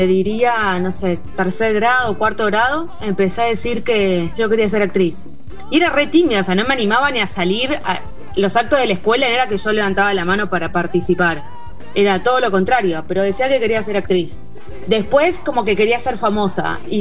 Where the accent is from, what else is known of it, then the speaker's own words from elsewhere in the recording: Capilla del Señor, Buenos Aires Province, Argentina; moved away as an adult; now in Buenos Aires, Argentina; Bueno, yo nací y viví toda mi vida hasta los 21 en Capilla del Señor. Esto es a 80 kilómetros nada más de acá de Ciudad de Buenos Aires.